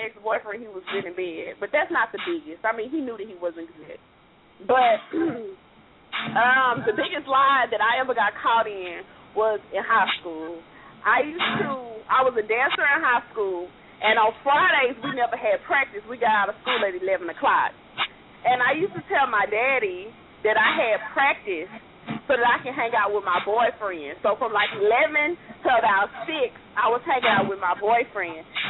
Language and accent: English; the South, United States; I'm from the South. Trust me, I know.